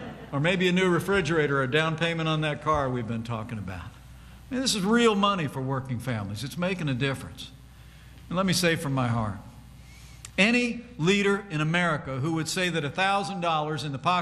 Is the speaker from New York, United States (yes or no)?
no; Columbus, Indiana, United States; just like the small business that I grew up around back in Columbus, Indiana.